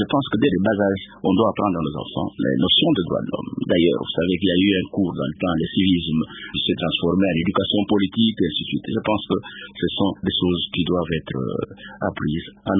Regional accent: Kananga, Kasaï-Central, DR Congo; born there; Je suis né à Lulobourg, actuellement au Kananga, un certain 23 mai 1955.

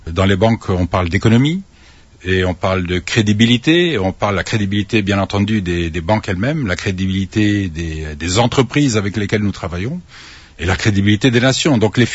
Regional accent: Kisangani, Tshopo, DR Congo; Nous sommes originaires de Kisangani ou pas loin de Kisangani.

